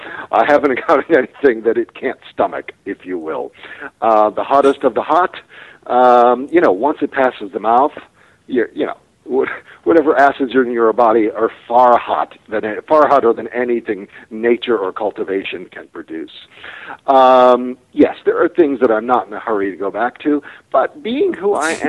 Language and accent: English; New Orleans, Louisiana, United States; now in Los Angeles, United States; Living in Los Angeles, you know, I grew up in New Orleans, which is a great culinary history, tradition, current practice.